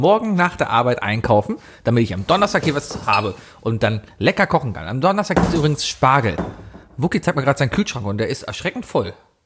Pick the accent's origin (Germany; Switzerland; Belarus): Germany; Weil allein dieses Essen mit schmutzigen Fingern danach, ja, das hat man nicht so gerne als Deutscher.